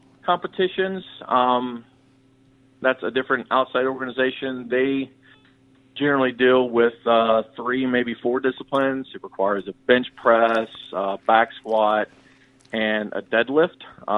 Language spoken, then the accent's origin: English; Birmingham, Alabama, United States; moved away as an adult; now in Northfield, United States; I grew up in Birmingham, Alabama. Joined the Army when I was 20. Retired in 2014. Moved up here to Minnesota about July 2014 because my wife is from the Twin Cities.